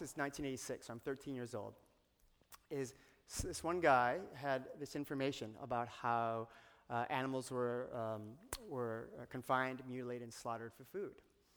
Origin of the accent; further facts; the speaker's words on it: Michigan, United States; When I was 13, I grew up in Michigan, and I came to Southern California with my family to visit my cousins.